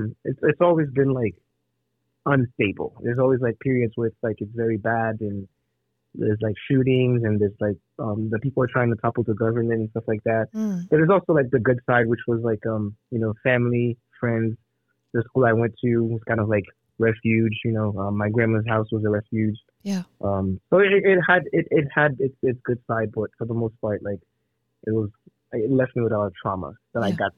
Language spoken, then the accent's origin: English; Port-au-Prince, Ouest, Haiti; English is a second language; I am originally from Port-au-Prince, Haiti. I am 31 years old